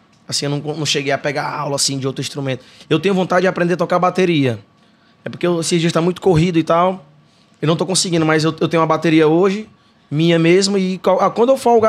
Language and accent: Portuguese; Santo Inês, Maranhão, Brazil; born there; Nasci em Santo Inês.